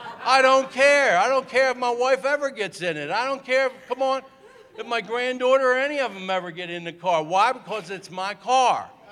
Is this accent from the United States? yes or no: yes; New Jersey, United States; now in Texas, United States; I'm from New Jersey. I live in Texas, but I'm from New Jersey. The trunk in that car is what we call in New Jersey a full four body trunk.